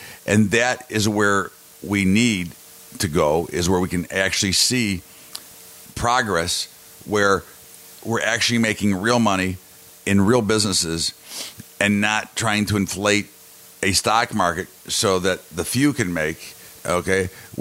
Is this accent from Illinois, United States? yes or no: yes; Chicago, Illinois, United States; I'm from the Chicago area.